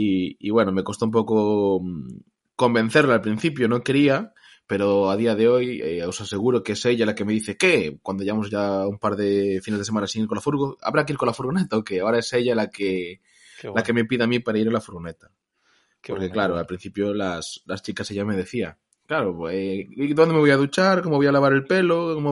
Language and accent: Spanish; Galicia, Spain; accent: Galician; yo soy un chico de Galicia, como se podrá notar por mi acento.